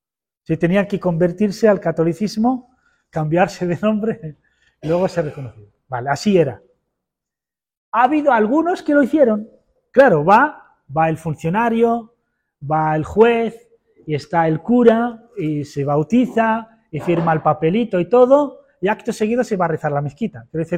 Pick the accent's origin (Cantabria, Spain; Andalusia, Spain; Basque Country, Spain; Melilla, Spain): Melilla, Spain; Yo soy de Melilla, para quien no lo sepa.